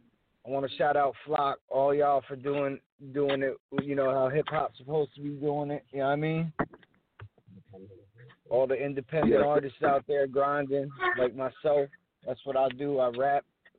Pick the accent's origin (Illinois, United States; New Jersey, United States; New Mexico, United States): New Jersey, United States; I'm from Jersey.